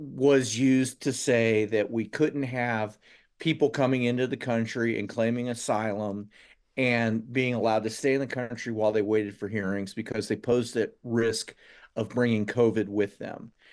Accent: Midwest, United States; If you know, I grew up in the Midwest and I'm used to everything being green and, you know, beautiful in its way.

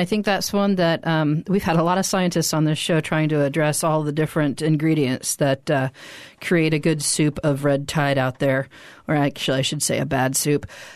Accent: Missouri, United States; well, I'm from Missouri, so it's the show me state too.

